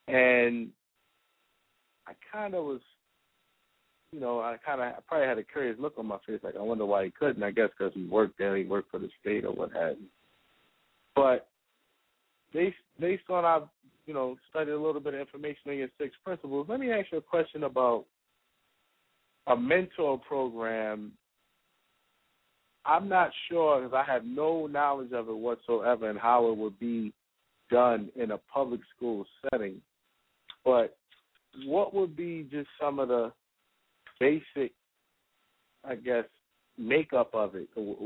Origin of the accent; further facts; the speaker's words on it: Baltimore, Maryland, United States; I'm from Baltimore, so this is like prison industrial complex central down here.